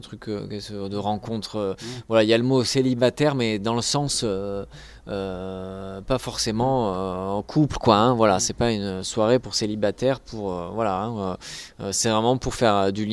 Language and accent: French; Saint-Gaudens, Occitanie, France; comme je suis de Saint-Gaudens, de venir à Saint-Gaudens